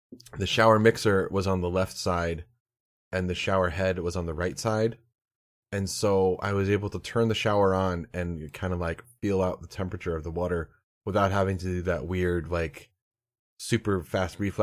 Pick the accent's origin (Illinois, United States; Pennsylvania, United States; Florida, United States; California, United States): Pennsylvania, United States; I didn't realize that, because I grew up in Pennsylvania, I didn't realize that our groundhog was like the groundhog that predicted the weather for everyone.